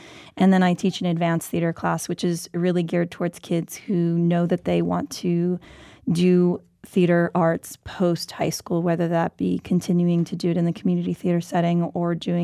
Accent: Pomona, California, United States; I grew up in Pomona, California, so not too far from here. I went to Gary High School.

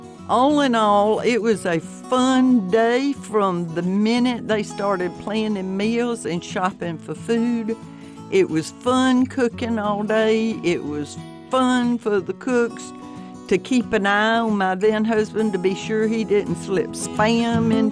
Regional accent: Valdosta, Georgia, United States; I was born and reared in Valdosta, went to college there, married a college professor, and worked at the paper.

